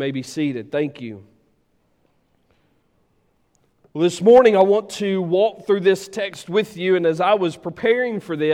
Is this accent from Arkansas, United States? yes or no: yes; Ratcliffe, Arkansas, United States; Look, I grew up in Ratcliffe, Arkansas. I'm just me.